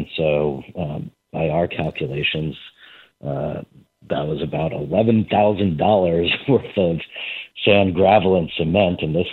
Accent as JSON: {"language": "English", "town": "Atlanta", "region": "Georgia", "country": "United States", "tie": "born or raised there", "said": "I grew up in the South in Atlanta, Georgia, and wasn't so familiar with labor back then as a kid."}